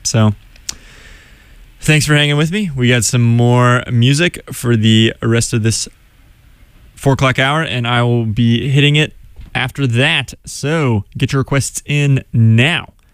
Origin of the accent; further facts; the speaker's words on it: Pittsburgh, Pennsylvania, United States; My parents just moved from dreary Pittsburgh, the city that I love, in my hometown, to North Carolina.